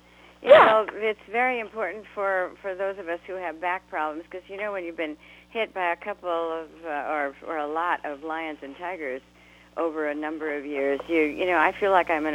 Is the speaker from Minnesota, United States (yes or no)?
yes; New Ulm, Minnesota, United States; born there; I was born, my parents lived in Lafayette, which is in southern Minnesota, and the town was so small that they didn't have a hospital, so I had to go to New Ulm to be bo